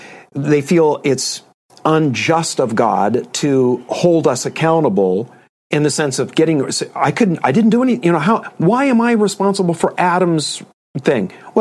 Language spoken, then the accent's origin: English; Colombia; I'm Hispanic from Colombia, and we have a dish with pig blood, and it's called morcilla.